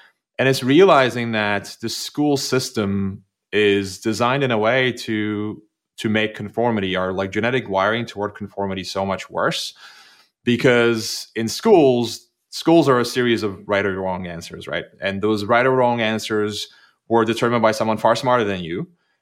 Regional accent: Turkey; I grew up in Turkey, which was a very, very conformist society.

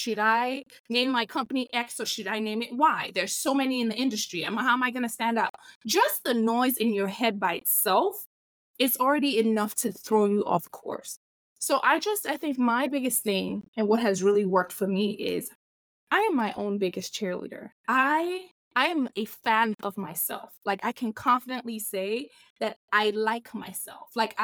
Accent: Nigeria; so I'm a Nigerian girl that grew up in Nigeria in a Nigerian household.

